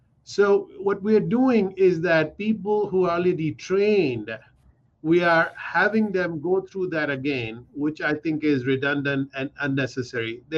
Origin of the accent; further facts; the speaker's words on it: Pakistan; But I'll tell you, I come from Pakistan.